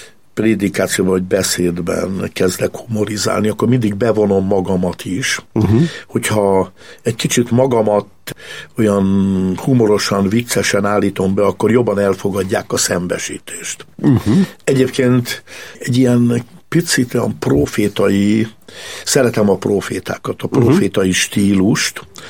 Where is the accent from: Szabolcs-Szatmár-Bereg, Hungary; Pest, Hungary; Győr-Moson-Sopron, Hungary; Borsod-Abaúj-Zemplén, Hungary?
Pest, Hungary; Budakeszi; also born or lived in Budapest; Én Budapesten születtem, de Budakeszin nevelkedtem.